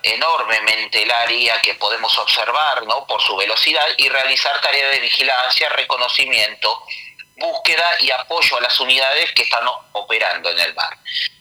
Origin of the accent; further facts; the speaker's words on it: Mar del Plata, Buenos Aires Province, Argentina; born there; Yo soy nacido en Mar del Plata, uh-huh. siempre me tocó ver el mar